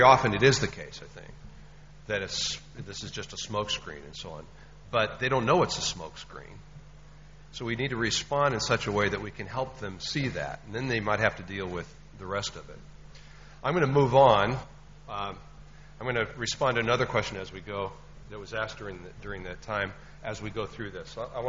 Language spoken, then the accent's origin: English; United States; Growing up in the United States, we thought of the Salem witch trials as hundreds of women burned to death.